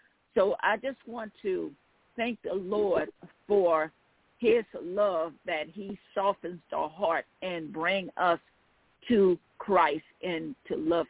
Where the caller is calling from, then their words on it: Baton Rouge, Louisiana, United States; I'm calling from Baton Rouge, Louisiana.